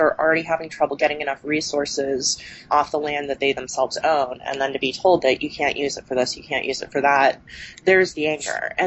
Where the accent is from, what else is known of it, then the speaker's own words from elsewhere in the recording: Cedar City, Utah, United States; actually lives in my hometown of Cedar City, Utah.